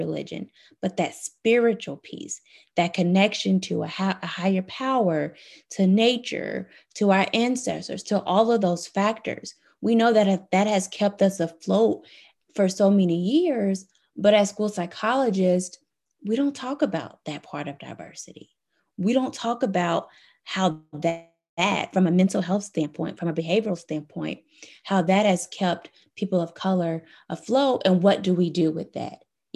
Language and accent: English; the South, United States; growing up in the Deep South really has shaped a lot of my perceptions as well in terms of America and schools and education and so forth.